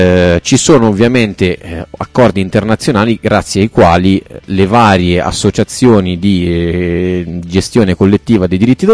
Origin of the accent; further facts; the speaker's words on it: Reggio Calabria, Calabria, Italy; io che sono di Reggio Calabria